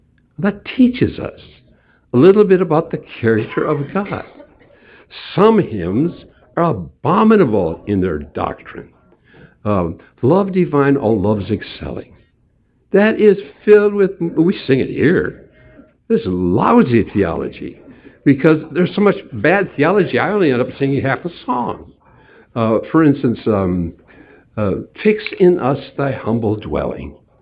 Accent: Hinckley, Minnesota, United States; I grew up in Hinckley, Minnesota, in a gospel-preaching, Bible-believing, altar-calling, premillennial Presbyterian church.

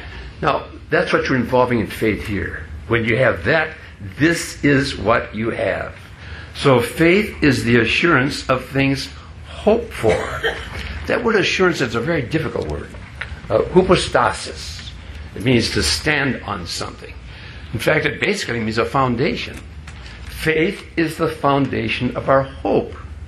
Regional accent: Hinckley, Minnesota, United States; some of you remember that I grew up in Hinckley, Minnesota, where the men are men and pansies are flowers and the women are slightly above average. That's where I grew up.

